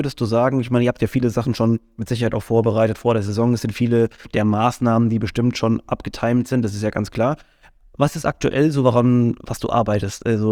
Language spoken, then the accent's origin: German; Mannheim, Baden-Württemberg, Germany; aber jetzt gerade jetzt für uns als Mannheimer oder sowas, wir haben natürlich eine ganz andere Identifikation nochmal damit.